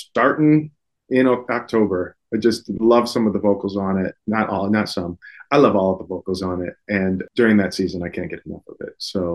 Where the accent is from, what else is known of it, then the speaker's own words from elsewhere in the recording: Detroit, Michigan, United States; Did. I was born in Detroit.